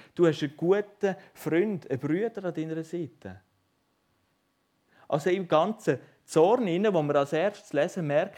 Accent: Switzerland

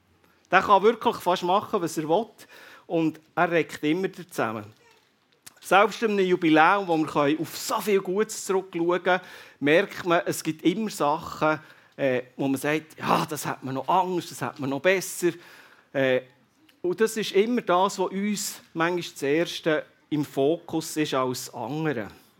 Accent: Switzerland; gerade als Schweizer

